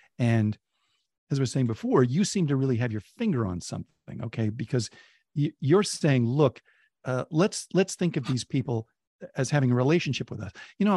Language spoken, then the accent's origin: English; Oakland, California, United States; And I remember hearing once from a San Franciscan who heard I was from Oakland.